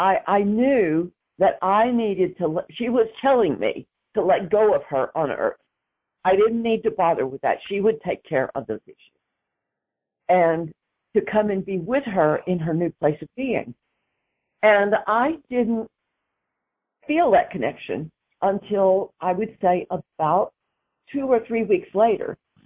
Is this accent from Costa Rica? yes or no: no; Weatherford, Texas, United States; she was in the Fort Worth area, in my hometown, Weatherford.